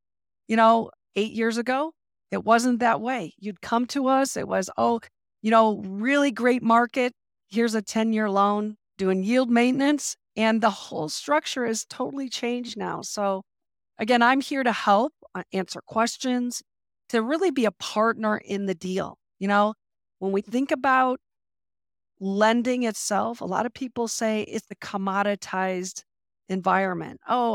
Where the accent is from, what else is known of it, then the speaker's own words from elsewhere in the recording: Chicago, Illinois, United States; now in San Diego, United States; So originally I'm from Chicago. I live in San Diego now. Been around back and forth, back to Chicago, back to California.